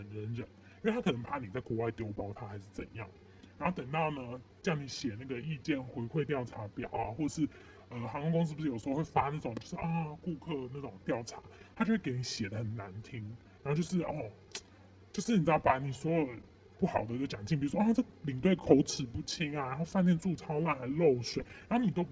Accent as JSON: {"language": "Chinese", "country": "Taiwan", "said": "你在讲这句话的同时，我也是台湾人，我怎么会瞧不起你？"}